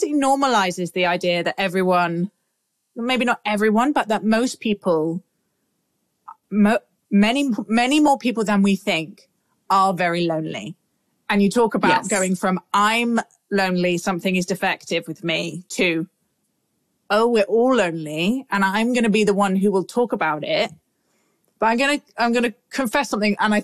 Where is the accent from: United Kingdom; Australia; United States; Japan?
United Kingdom; as a Brit